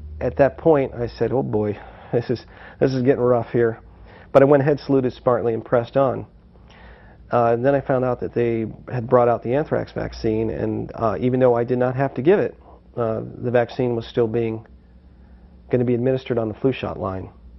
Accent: Rochester, New York, United States; I'm from Rochester, New York, and I'm coming here today to speak with you as a citizen

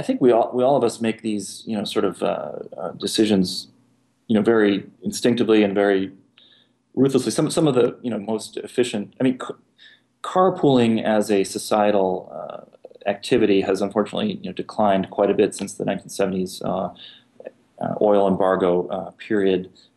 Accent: New York, United States; I'm a New Yorker who has a car that's not.

